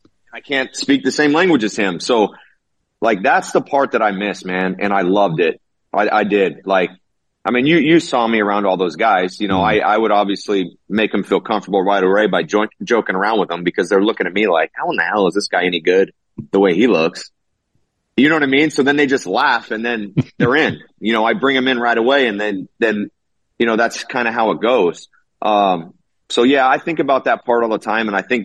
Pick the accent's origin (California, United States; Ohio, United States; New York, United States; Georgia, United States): California, United States; Woodland; I grew up in Woodland, California